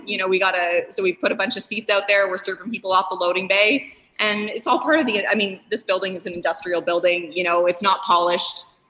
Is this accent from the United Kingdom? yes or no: no; Vancouver, British Columbia, Canada; I mean, we're from Vancouver. We didn't have air conditioning in our house in Vancouver, but thank God we have it here.